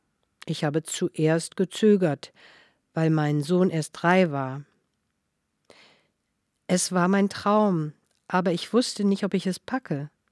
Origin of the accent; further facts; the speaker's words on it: Belarus; moved away as an adult; Seit 2020 hat sich die Lage in meiner Heimat dramatisch verschlechtert. Jetzt könnte ich nicht mehr nach Belarus einreisen.